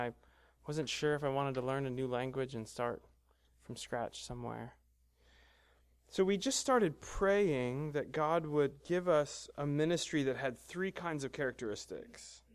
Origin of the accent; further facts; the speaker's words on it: Pennsylvania, United States; I grew up in Pennsylvania. I grew up in small town Pennsylvania as a pastor's kid.